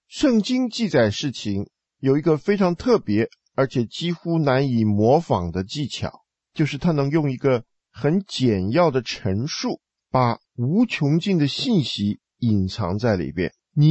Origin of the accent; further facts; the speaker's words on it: China; 我们中国人说慌慌如丧家之犬